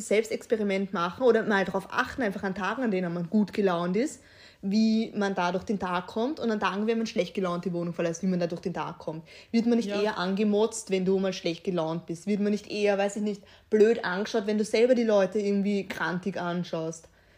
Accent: Vienna, Austria; wo zum Beispiel in Florisdorf gerade, wo ich herkomme, am Bahnhof

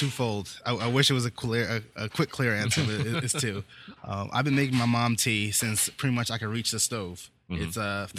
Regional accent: East Coast, United States; being that I grew up in the East Coast of America, there wasn't a lot of tea culture happening.

